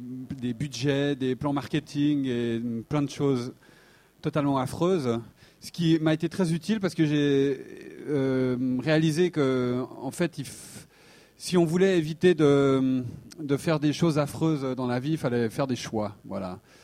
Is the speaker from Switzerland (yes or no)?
yes; Switzerland; Oui, voilà, je suis suisse, ouais.